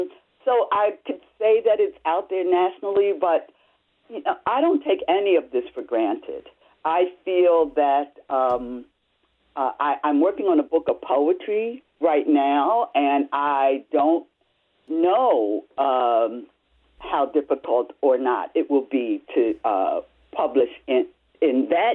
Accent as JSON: {"language": "English", "town": "Philadelphia", "region": "Pennsylvania", "country": "United States", "tie": "born or raised there", "said": "one of short stories about growing up in South Philadelphia."}